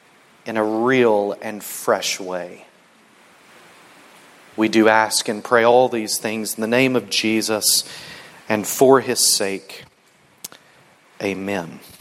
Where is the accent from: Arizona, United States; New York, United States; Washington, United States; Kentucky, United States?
Kentucky, United States; accent: Southern; I'm not even close to New England, but from Kentucky, growing up in Kentucky